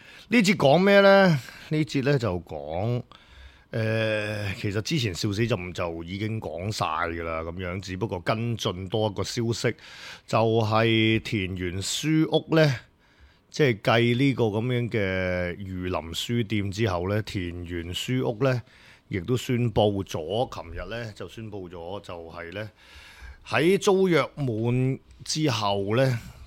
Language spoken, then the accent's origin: Cantonese; Hong Kong; 作为香港人系觉得自豪